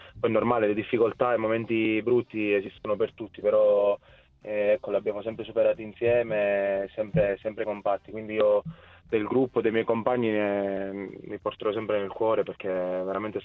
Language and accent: Italian; Calabria, Italy; poi sono calabrese, quindi la famiglia è un po' distante